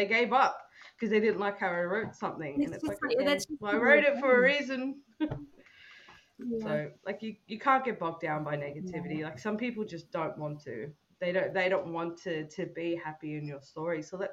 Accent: Australia; accent: Australian; My Australian accent, the computer says no.

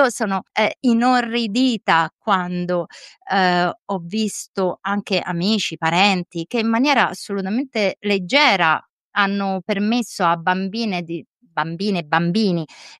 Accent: Rome, Lazio, Italy; Sì, romani, sono romana, quindi assolutamente.

